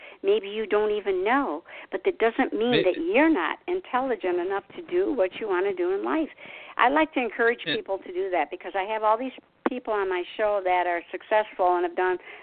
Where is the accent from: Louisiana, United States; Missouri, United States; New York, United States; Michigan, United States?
Michigan, United States; Detroit; He was pulled into other places. I came from Detroit. He could fix anything.